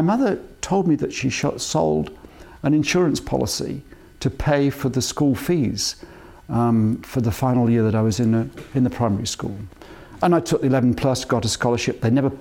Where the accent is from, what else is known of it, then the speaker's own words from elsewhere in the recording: Stratford-upon-Avon, West Midlands, United Kingdom; born there; also born or lived in Coventry; I was born in Stratford, which is very kind of romantic, and people often mention that.